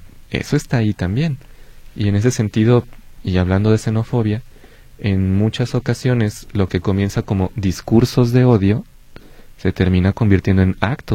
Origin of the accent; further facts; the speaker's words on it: Mexico; accent: cantadito; en otros lugares del país definen nuestro acento como cantadito.